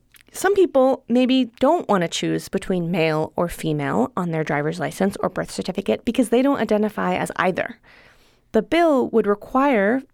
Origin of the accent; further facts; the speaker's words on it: Berkeley, California, United States; I'm from Berkeley.